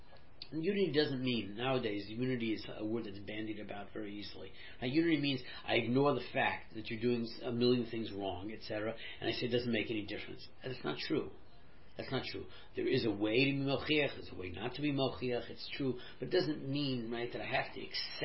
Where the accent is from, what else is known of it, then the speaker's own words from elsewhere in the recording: California, United States; born there; I was born in California, so don't get huffy.